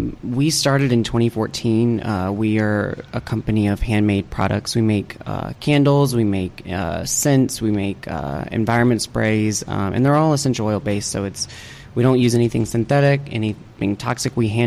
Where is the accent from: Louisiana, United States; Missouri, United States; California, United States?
Louisiana, United States; This is where my community radio back home. I'm from Louisiana.